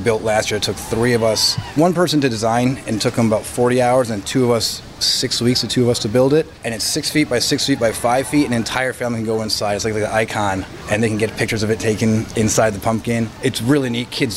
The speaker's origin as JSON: {"language": "English", "region": "New York", "country": "United States", "said": "I'm originally from New York"}